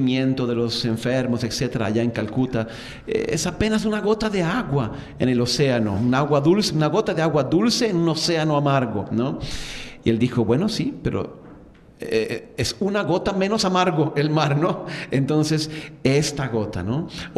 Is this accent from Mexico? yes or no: no; Chile; yo soy de Chile